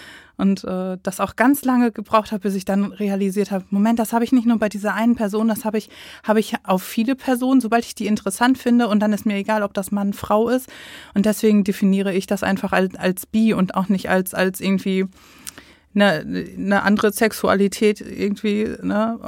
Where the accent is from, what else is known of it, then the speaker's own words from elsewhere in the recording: North Rhine-Westphalia, Germany; Ich komme auch aus dem Ruhrgebiet, bin jetzt frisch 36